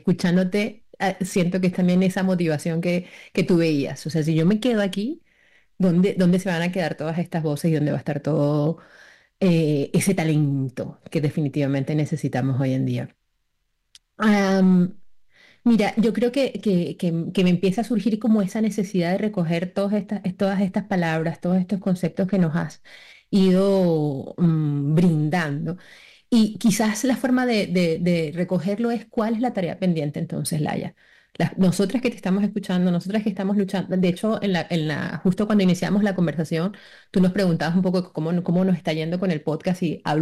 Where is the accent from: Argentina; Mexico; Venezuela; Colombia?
Venezuela; yo tengo distintas culturas en casa, siendo de origen venezolano, también tengo una familia peruana.